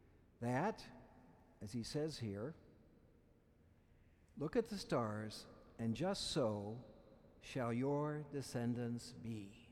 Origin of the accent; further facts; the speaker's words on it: Kansas, United States; I grew up in Kansas. Not many people think there's advantage of growing up in Kansas when you come from Pennsylvania and the big cities.